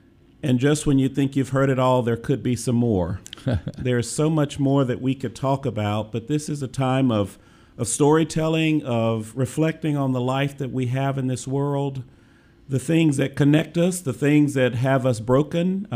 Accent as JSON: {"language": "English", "town": "Clarksdale", "region": "Mississippi", "country": "United States", "tie": "born or raised there", "said": "Since I was a little boy growing up in Clarksdale, Mississippi"}